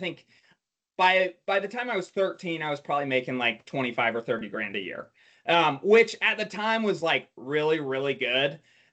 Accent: Idaho, United States; I born and raised in Idaho. So my parents moved here, and their vision for moving to Idaho

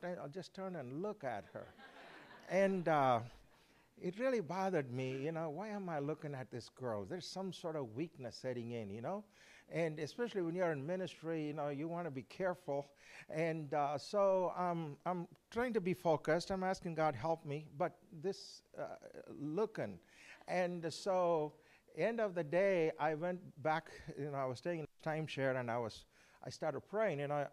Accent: India; moved away as an adult; now in United States; God brought me to South Carolina. I didn't know anything about South Carolina. Originally, I'm from India, and I just got through seminary, and I came here.

